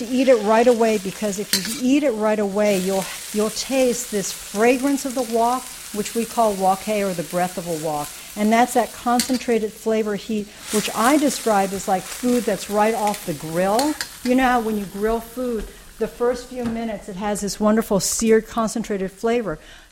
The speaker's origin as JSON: {"language": "English", "country": "United States", "said": "because I'm Chinese American, I did not grow up using a wok."}